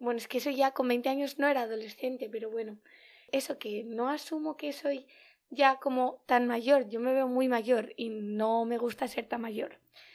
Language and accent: Spanish; Bilbao, Basque Country, Spain; es que además yo soy de Bilbao, ¿sabes?